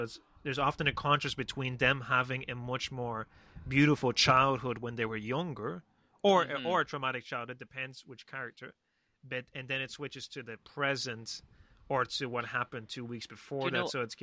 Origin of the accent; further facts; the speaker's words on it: Spain; English is a second language; I grew up in Spain